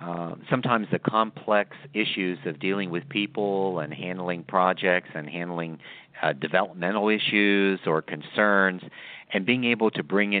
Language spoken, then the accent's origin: English; United States; When I explained that I was from the United States, this was my first trip to Kenya